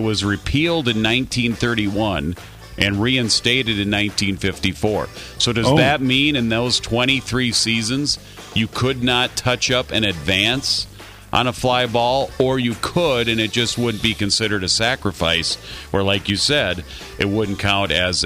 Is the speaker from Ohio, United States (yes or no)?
no; Saginaw, Michigan, United States; born there; I was born in Saginaw, Michigan.